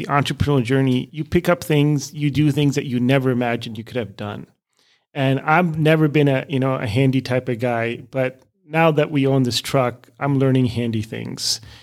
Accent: Canada; also born or lived in India / Europe; now in Minnesota, United States; I was born in India, but never really lived in India. I grew up in Canada and Europe for most of my schooling, and ended up meeting a lovely lady here in Minnesota who happened to be South African.

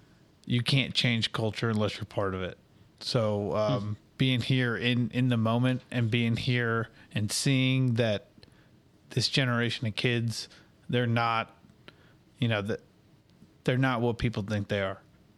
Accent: St. Charles, Missouri, United States; And, you know, I grew up in St. Charles. When I moved back here to St. Louis

